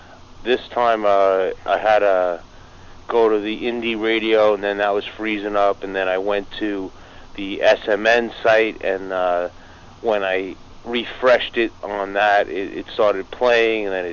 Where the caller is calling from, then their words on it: New York, United States; I'm calling from New York.